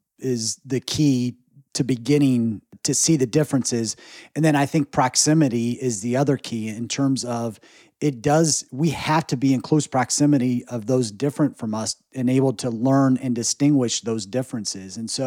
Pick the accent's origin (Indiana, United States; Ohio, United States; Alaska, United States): Indiana, United States; I grew up in Northeast Indiana, and in our county and our city, I mean, it was primarily 97-98% Caucasian white.